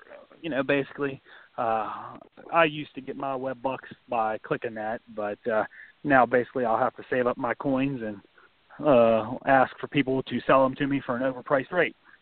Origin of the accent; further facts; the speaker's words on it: Las Vegas, Nevada, United States; it's still really early out in the West Coast right now, my hometown of Las Vegas, Nevada.